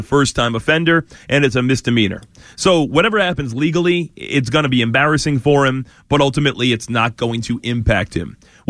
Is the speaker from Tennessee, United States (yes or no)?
no; Peabody, Massachusetts, United States; I grew up in Peabody, Massachusetts.